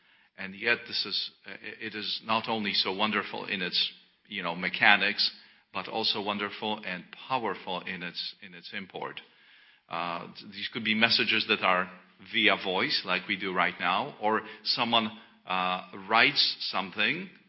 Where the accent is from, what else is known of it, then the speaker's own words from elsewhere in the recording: Poland; I remember growing up in Poland